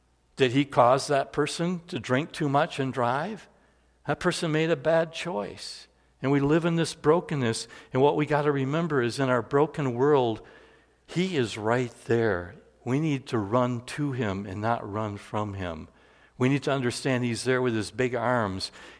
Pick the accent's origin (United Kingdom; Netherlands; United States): Netherlands; So in the big church I grew up in Holland